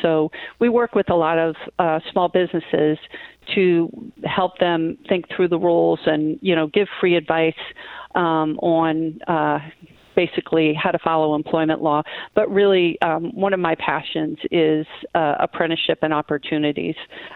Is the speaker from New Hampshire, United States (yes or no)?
yes; New Hampshire, United States; I grew up in New Hampshire, the other state without a sales tax